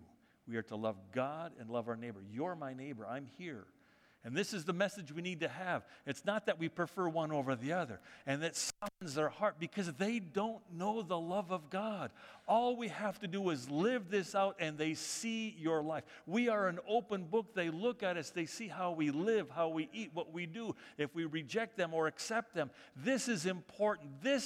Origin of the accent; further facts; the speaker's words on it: United States; And normally, in certain contexts, I don't always reveal I'm an American, okay?